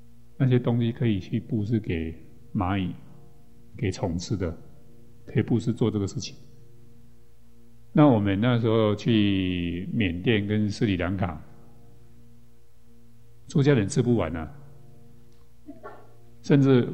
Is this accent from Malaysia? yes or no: no; Taiwan; 在我们台湾这边的 古台湾来讲